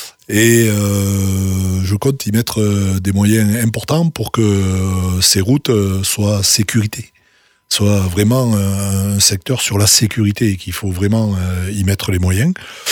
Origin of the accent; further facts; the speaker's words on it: Cordes-sur-Ciel, Occitanie, France; Je suis originaire plutôt du côté du Tarn, côté de Cordes-sur-Ciel, où mes parents avaient une maison de campagne.